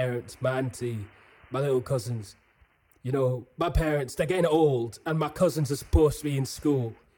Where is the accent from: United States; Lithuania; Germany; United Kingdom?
United Kingdom; Yorkshire and the Humber; now in Sheffield, United Kingdom; So I'm from East Yorkshire, but me and my family are currently staying in temporary housing in Sheffield. We've been moved 3 times in the past 2 years